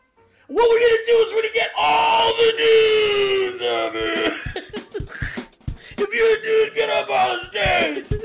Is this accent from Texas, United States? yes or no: no; Las Vegas, Nevada, United States; I have plenty of stories about growing up in Vegas, like getting drugged with PCP as a junior in high school.